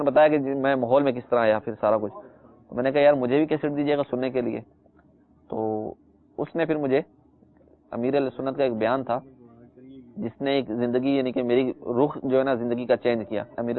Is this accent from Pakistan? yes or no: yes; Karachi, Sindh, Pakistan; اور یعنی کہ وہ ہمارا علاقہ تھا قصبہ کالونی کٹی پہاڑی